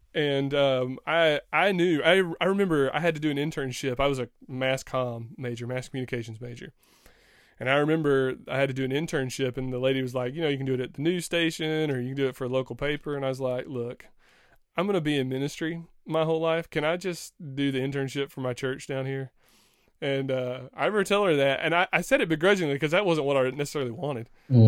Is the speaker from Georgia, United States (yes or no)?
yes; Georgia, United States; we had a small college in my hometown, a little JUCO, a little junior college. My alma mater, shout out to Middle Georgia, what is now Middle Georgia State, Middle Georgia College back in the day.